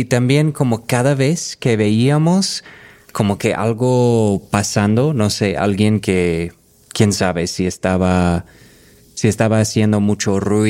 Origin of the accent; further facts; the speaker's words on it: Minnesota, United States; Spanish is a second language; y pues de donde yo soy, en Minnesota